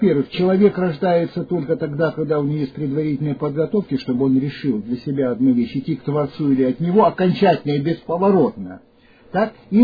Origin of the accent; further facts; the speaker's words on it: Russia; born there; я не зря родился в России